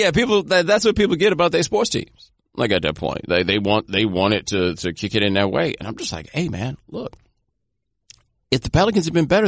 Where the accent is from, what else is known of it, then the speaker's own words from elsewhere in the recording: the South, United States; It's just, I'm from the South. We say it like